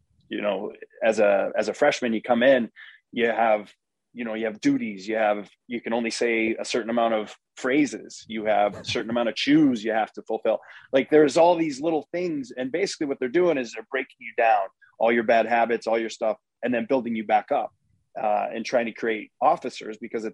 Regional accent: Minnesota, United States; Well, I grew up in Minnesota, played Minnesota high school hockey

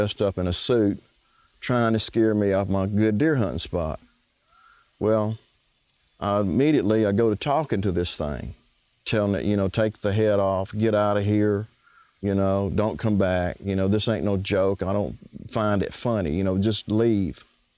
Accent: Kechai, Louisiana, United States; I'm from Kechai, Louisiana.

